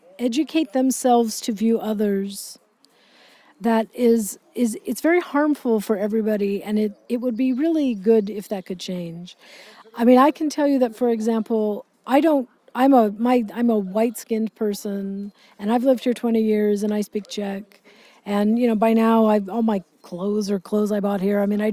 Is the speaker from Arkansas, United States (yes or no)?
no; California, United States; You know, I grew up in the United States, which is an entirely different story. I grew up in a very, very diverse area of California.